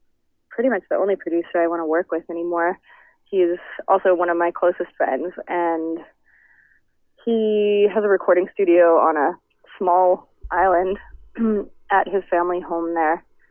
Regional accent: West Coast, United States; And I'm from the West Coast, right? So snow is still has a huge novelty for me.

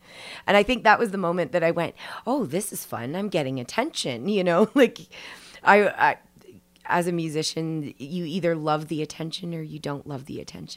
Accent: Lionshead, Ontario, Canada; I was born in Edmonton, and I grew up in Lionshead, Ontario. Little town, it's like a hamlet. I don't even know if you can call it a town. It's only 500 people. But yeah, I grew up there and went to school there.

